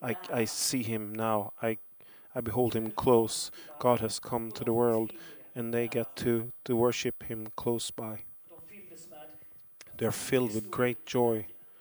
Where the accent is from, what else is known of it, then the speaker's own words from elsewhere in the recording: United Kingdom; I grew up in the Great Britain